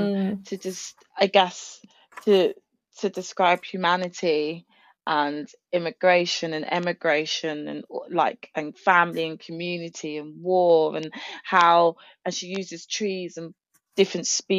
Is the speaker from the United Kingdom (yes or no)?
yes; London, United Kingdom; so I grew up in North London